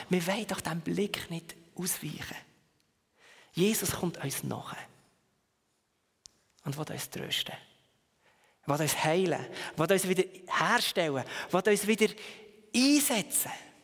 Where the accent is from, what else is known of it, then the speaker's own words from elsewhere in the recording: Biel, Bern, Switzerland; Und das Biel, wo ich aufgewachsen bin